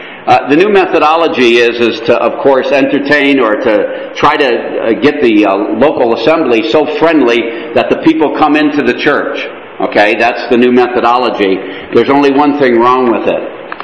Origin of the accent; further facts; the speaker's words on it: Connecticut, United States; now in Canada; I was raised in Connecticut, down into the States, and then I came up to Canada about 19 years ago, and I think it's been 14 years since we've got our citizenship